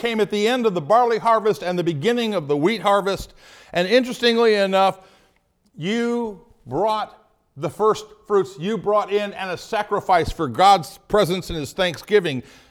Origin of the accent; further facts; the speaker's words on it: Iowa, United States; I came from Iowa, and when you heard a tornado coming, you heard it.